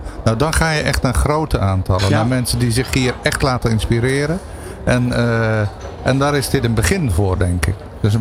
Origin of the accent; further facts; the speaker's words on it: Rotterdam, South Holland, Netherlands; Of natuurlijk omdat ik uit Rotterdam kom.